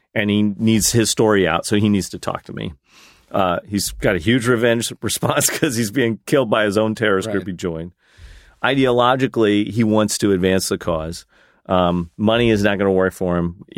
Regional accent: United States; Well, he's an American. I'm an American.

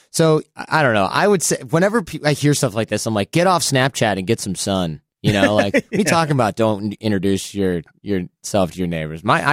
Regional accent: Midwest, United States; I grew up in the Midwest, right? I've lived in New York, LA.

